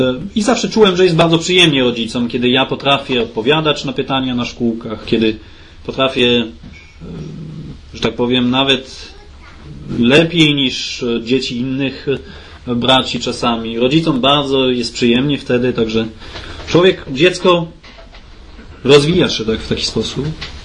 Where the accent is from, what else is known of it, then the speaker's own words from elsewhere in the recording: Grand Est, France; Wychowałem się w takim zborze dosyć rodzinnym w Alzacji.